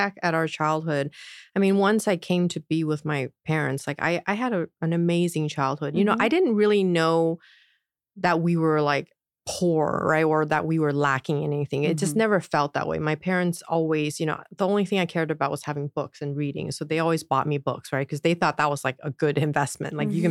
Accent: Ontario, Canada; And I was the only Asian person growing up in Ontario.

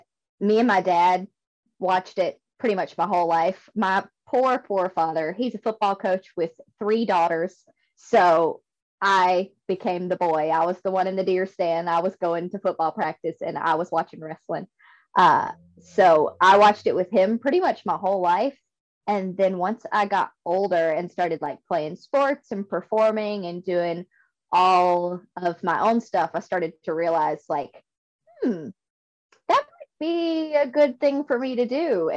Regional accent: Mississippi, United States; Mississippi.

